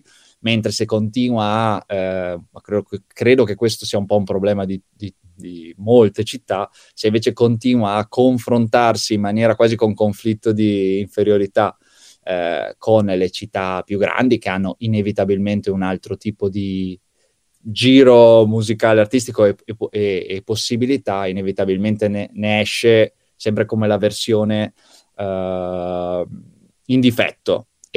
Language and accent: Italian; Verona, Veneto, Italy; la nostra base è Verona, siamo veronesi, negli ultimi anni, ormai dal 2015, ci siamo simbolicamente ma anche fisicamente stabiliti a Veroneta, che è il quartiere multiculturale